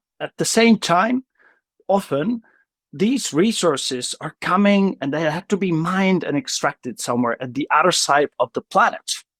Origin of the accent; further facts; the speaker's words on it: Prague, Czechia; I was an advisor to the mayor of Prague for 4 years, making my hometown more circular.